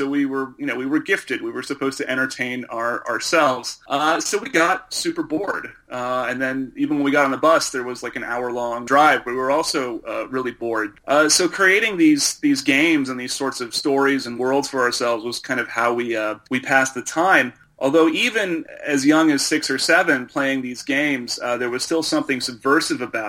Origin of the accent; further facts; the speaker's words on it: Texas, United States; I grew up in Texas, which didn't help dealing with this kind of culture.